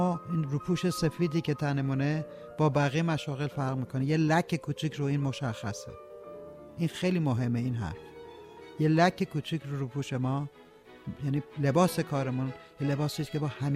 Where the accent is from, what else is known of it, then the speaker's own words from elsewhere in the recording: Kerman, Iran; also born or lived in Tehran / Tabriz / Urmia; من در تهران به دنیا آمدم، ولی دوران بچگی در کرمان بودیم، من پدرم ارتشی بود و زیاد مسافرت میکردیم و در تبریز و رضایه بودیم